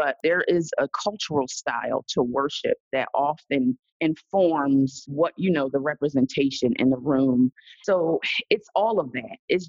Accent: Philadelphia, Pennsylvania, United States; I'm from Philly, one was from New York, one was from Chicago, one was from Long Beach.

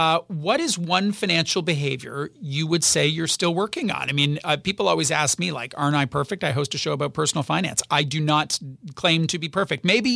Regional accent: Canada; As a Canadian

